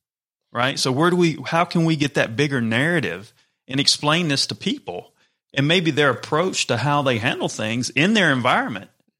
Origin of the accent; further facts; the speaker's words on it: the South, United States; I grew up in the South, but I was the hillbilly in New York City.